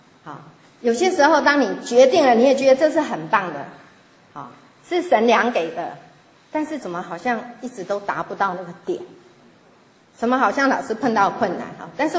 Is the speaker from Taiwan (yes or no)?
yes; Taiwan; 我们台湾话有一句话说，喝酒顶暗杯